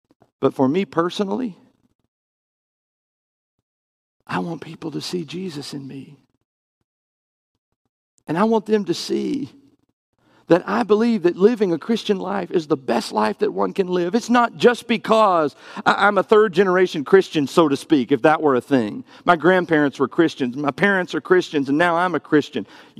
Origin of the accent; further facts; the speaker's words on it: the South, United States; not just because that's the way I grew up, not just because I was raised in the South